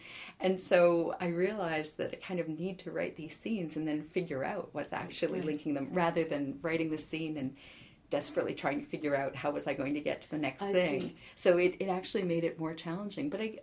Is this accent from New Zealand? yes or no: no; Canada; now in New York, United States; I grew up in Canada. I lived there until I moved to New York in 2001. And I am a dual citizen, so I'm Canadian and American, like naturalized American citizen now.